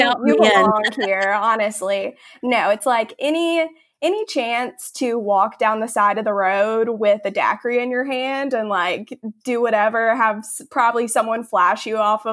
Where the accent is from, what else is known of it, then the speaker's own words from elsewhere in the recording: Baton Rouge, Louisiana, United States; Okay, so I'm from Louisiana, Baton Rouge, actually, born and raised.